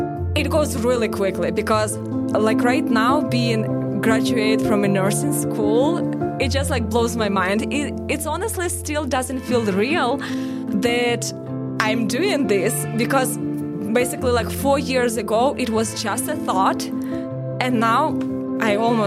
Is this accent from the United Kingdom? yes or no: no; Ukraine; now in United States; I am a second year nursing student at Heartland. I'm originally from Ukraine and starting my life from scratch in the United States.